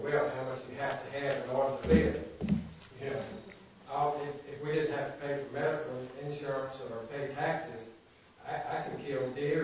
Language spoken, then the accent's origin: English; United States; I'm from Whitehall area in the county.